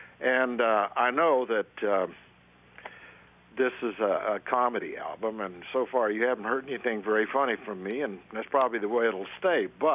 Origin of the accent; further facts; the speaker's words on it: Arlington, Oregon, United States; not as small as my hometown of Arlington, Oregon, which was 600 people out in the middle of a desert.